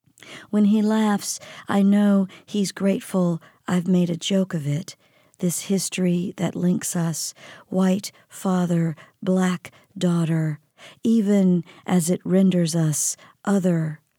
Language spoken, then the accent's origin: English; Mississippi, United States; particularly my home state, Mississippi.